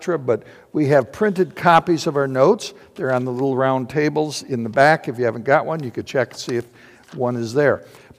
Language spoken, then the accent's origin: English; Battle Creek, Michigan, United States; Now you're going to go to Battle Creek, my hometown, at night.